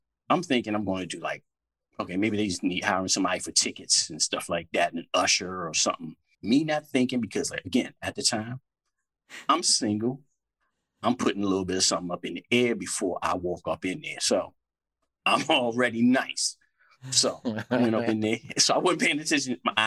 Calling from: Washington, District of Columbia, United States; I'm calling from out here in D.C.

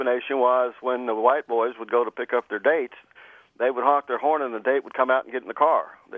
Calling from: Cleburne, Texas, United States; Fort Worth, Texas. Actually, right outside Fort Worth, down in Cleburne, Texas.

